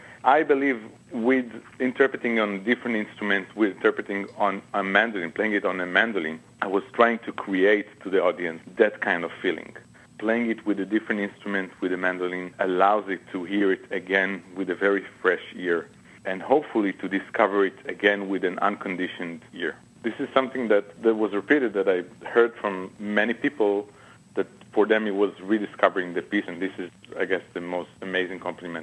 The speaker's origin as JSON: {"language": "English", "town": "Beersheba", "region": "Southern District", "country": "Israel", "tie": "born or raised there", "said": "I was maybe 4 or 5, and growing up in Beersheba, pretty much maybe like Oklahoma, it doesn't rain really in the summer."}